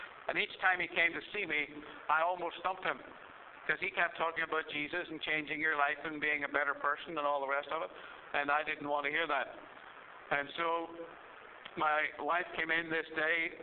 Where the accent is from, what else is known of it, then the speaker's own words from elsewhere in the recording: Ireland; I was brought up in the Presbyterian Church. My parents were Presbyterians in Ireland. I'm from Ireland